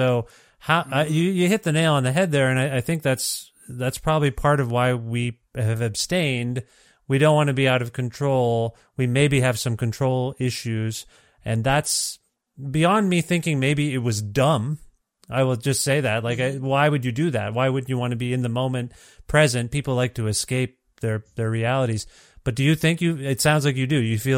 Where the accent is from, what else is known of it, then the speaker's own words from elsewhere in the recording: Ontario, Canada; now in Alberta, Canada; I'm from Ontario. Canada.